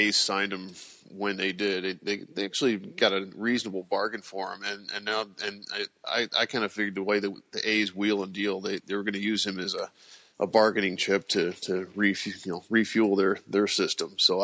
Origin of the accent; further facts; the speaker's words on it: Royal Oak, Michigan, United States; now in Minneapolis, United States; I'm originally from the Detroit area, specifically Royal Oak, Michigan, and I'm living currently in Minneapolis.